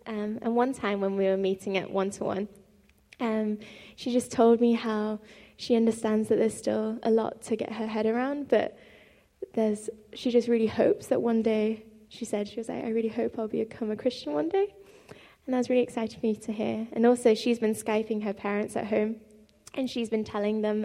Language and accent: English; Birmingham, West Midlands, United Kingdom; now in Scotland; But I live in Scotland now, but as Anzi said, I grew up in Birmingham, and BCEC's been my home church for a long time.